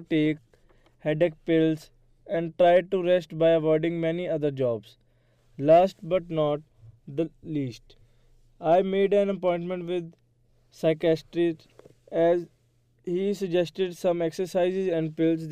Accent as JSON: {"language": "English", "country": "India", "second_language": "English", "lives_now": "Leiden, Netherlands", "said": "I am originally from India, but nowadays I am in Netherlands for my higher studies. I study in Webster University Leiden campus."}